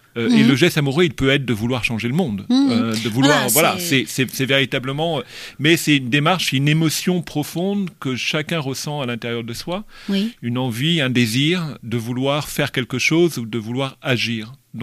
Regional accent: France; moved away; Oui, alors moi je suis français d'origine, mais j'ai quitté la France depuis tellement longtemps.

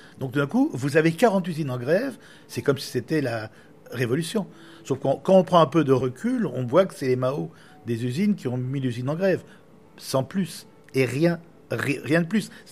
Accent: France; On n'a pas à expier des crimes que nos pères auraient pu commettre. On est français.

